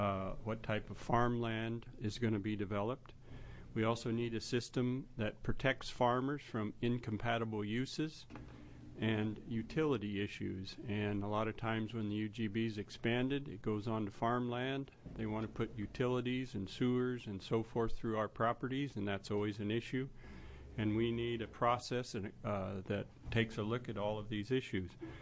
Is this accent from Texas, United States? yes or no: no; Parkdale, Oregon, United States; I'm a farmer from Parkdale, Oregon